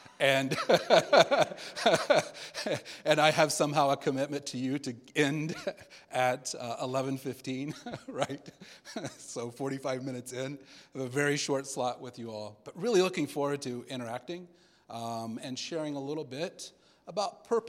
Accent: United States; For those of you that don't know me, I'm an entrepreneur from the States.

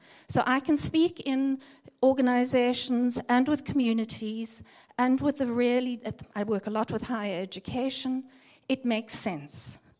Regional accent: Johannesburg, Gauteng, South Africa; now in Cape Town, South Africa; Now, I live in Cape Town, and I was brought up in Johannesburg, but I live in Cape Town.

